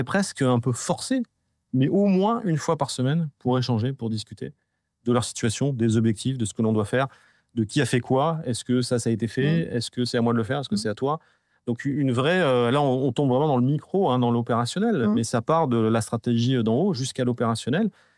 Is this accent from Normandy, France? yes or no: no; Marseille, Provence-Alpes-Côte d'Azur, France; born there; moi je suis né à Marseille, donc j'ai d'autant plus de chance